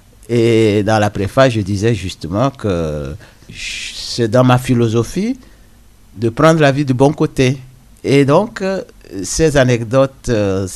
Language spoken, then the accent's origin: French; Togo; il faut dire que bon, je suis du Togo, comme vous l'avez dit, et nous sommes de la culture orale.